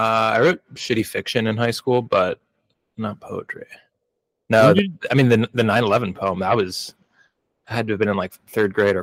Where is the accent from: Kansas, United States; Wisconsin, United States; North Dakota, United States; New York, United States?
Wisconsin, United States; Milwaukee; So I'm like from Milwaukee originally. So mm-hmm. I like went back to Milwaukee